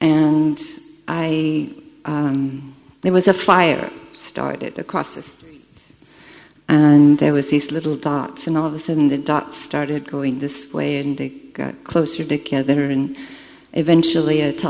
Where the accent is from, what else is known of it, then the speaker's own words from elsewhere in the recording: California, United States; I'm from California.